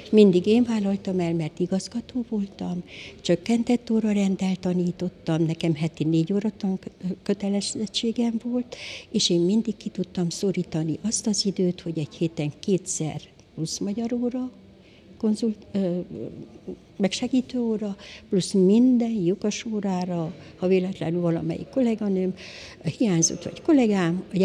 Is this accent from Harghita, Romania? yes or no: yes; Miercurea Ciuc, Harghita, Romania; bemutatkoztam, hogy Csíkszeredából vagyok